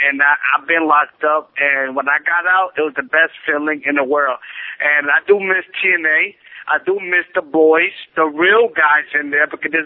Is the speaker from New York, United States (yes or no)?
yes; Brooklyn, New York, United States; You know, I'm from Brooklyn. Nobody can put my brain on a scramble.